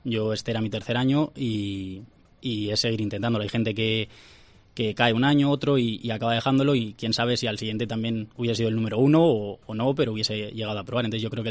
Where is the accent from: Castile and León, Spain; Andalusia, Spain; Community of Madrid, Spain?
Castile and León, Spain; Ávila; Yo soy de aquí de Ávila